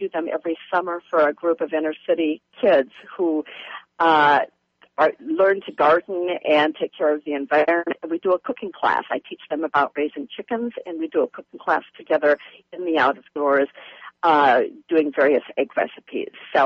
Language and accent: English; Midwest, United States; I'm from the Midwest, I'm actually in Minnesota here